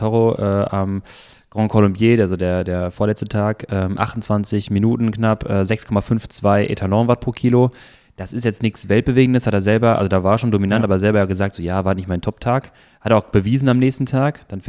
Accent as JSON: {"language": "German", "region": "North Rhine-Westphalia", "country": "Germany", "said": "bei uns im Sauerland"}